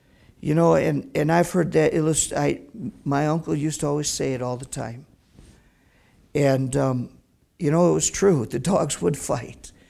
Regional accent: South Korea; moved away; I remember growing up in South Korea.

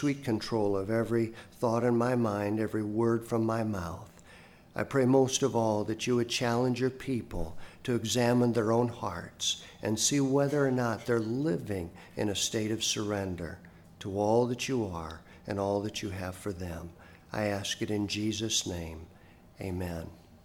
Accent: Clinton, Iowa, United States; I grew up in Clinton, Iowa, but the First Church of God as a denomination has its headquarters in Anderson, Indiana.

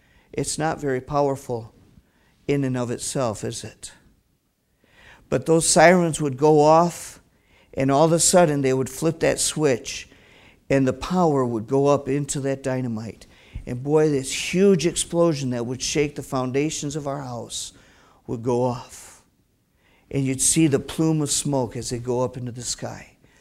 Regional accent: South Korea; moved away; I remember growing up in South Korea.

